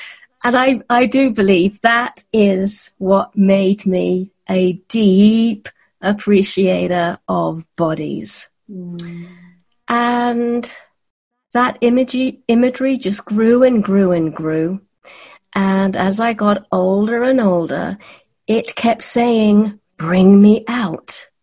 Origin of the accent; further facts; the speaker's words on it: United Kingdom; I'm British.